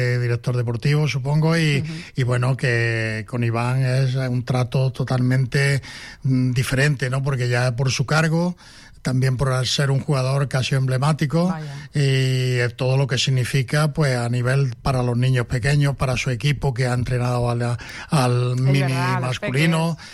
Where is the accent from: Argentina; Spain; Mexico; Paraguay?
Spain; Granada, Andalusia; yo soy granadino de origen